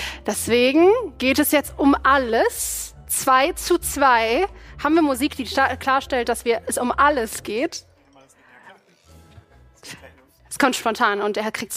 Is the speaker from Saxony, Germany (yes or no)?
no; Duisburg, North Rhine-Westphalia, Germany; Ich bin in Duisburg aufgewachsen und da bin ich mit der Bahn gefahren, mit der 903.